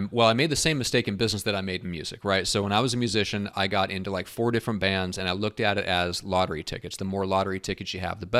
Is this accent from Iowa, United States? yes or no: yes; Iowa, United States; I actually grew up in Iowa, so I'm a Midwest guy.